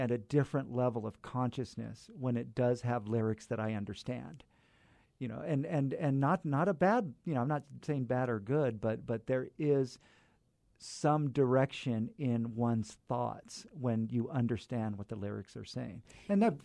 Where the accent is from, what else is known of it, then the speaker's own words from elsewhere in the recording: Fresno, California, United States; now in El Paso, United States; I've been in El Paso for almost 20 years. And I feel like, yeah, I mean, even though I'm from California, from Fresno.